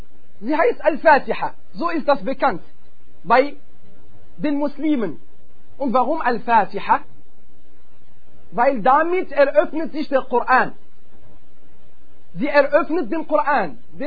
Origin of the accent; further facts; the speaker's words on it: East Germany, Germany; ich komme aus Ostdeutschland